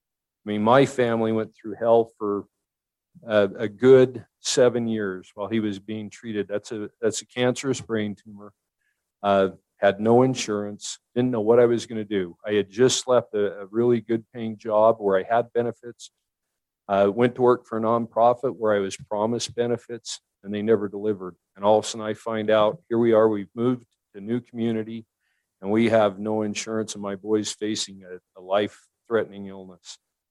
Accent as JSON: {"language": "English", "town": "Evanston", "region": "Wyoming", "country": "United States", "said": "from Evanston, Wyoming, and I am glad to be here with you today."}